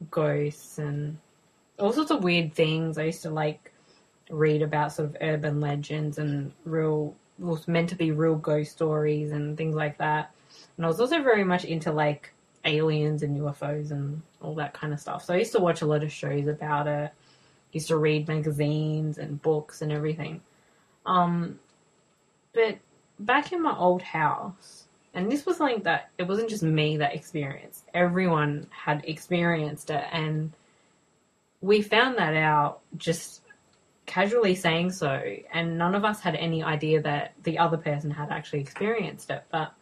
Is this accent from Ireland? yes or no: no; Adelaide, South Australia, Australia; now in Melbourne, Australia; speaking about Adelaide where I'm from